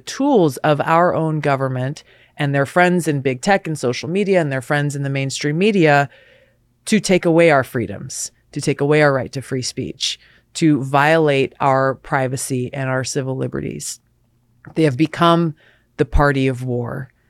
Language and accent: English; Hawaii, United States; you look at that legacy in my home state of Hawaii